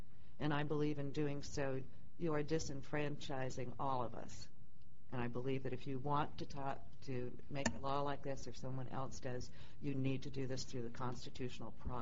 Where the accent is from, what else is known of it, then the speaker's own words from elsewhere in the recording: Sullivan's Island, South Carolina, United States; I'm from Sullivan's Island.